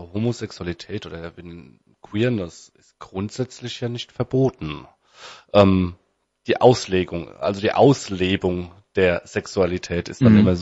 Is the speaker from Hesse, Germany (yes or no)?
yes; Hesse, Germany; wir sind ja aus dem Rhein-Main-Gebiet. Also wir sind hier in einer sehr multikulturellen, offenen Region von Deutschland zwischen den großen Städten. Also wir haben Darmstadt, Mainz, Wiesbaden, Frankfurt, Aschaffenburg natürlich.